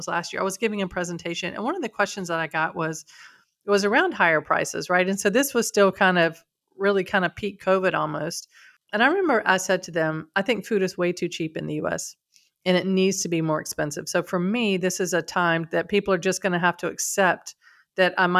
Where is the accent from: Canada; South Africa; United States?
United States; and I live in Europe, but I'm American.